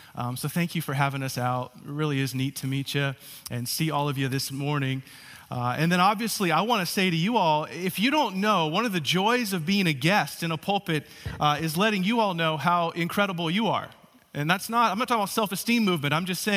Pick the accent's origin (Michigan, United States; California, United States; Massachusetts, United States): California, United States; And I think it was mentioned that we are from California.